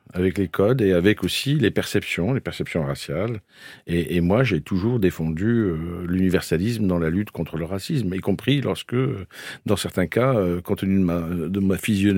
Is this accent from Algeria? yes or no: yes; Kabylie, Algeria; Mais vous êtes d'où, d'Algérie ? Alors je lui dis de Kabylie.